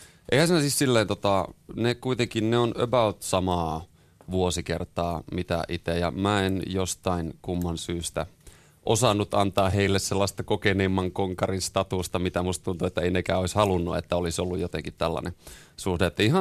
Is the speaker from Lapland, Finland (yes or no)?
yes; Keminmaa, Lapland, Finland; mä oon Keminmaasta kotoisin, siellä ei hirveästi tällaisia vaihtoehtotoimintaa ollut. Ja sit mä asuin Kemissä jossain vaiheessa